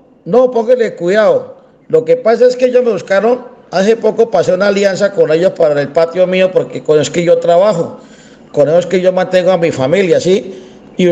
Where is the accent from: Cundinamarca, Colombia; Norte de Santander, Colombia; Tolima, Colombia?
Norte de Santander, Colombia; Cúcuta; si yo soy de Cúcuta y el patio es de Cúcuta, ¿sí me entiende? Yo soy aquí y fomento el empleo a muchos cucuteños